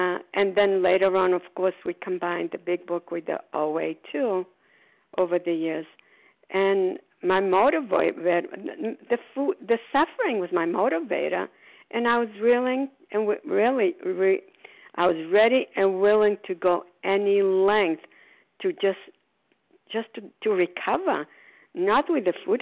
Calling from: Port Charlotte, Florida, United States; I'm calling from Port Charlotte, Florida.

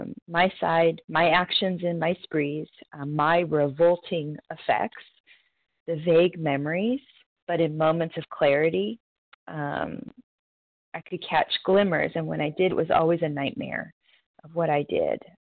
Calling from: North Carolina, United States; I am from North Carolina this morning

